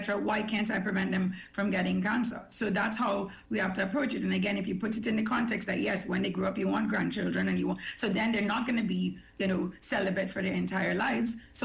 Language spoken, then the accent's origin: English; Trinidad & Tobago; We in Trinidad tend to follow the UK recommendations. I'm American trained, so I follow those as well.